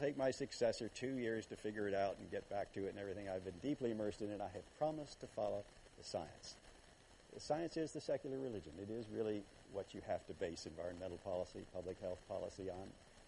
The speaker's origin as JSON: {"language": "English", "region": "Illinois", "country": "United States", "tie": "born or raised there", "said": "I grew up in Illinois. The state tree is banned now in Chicago's parks."}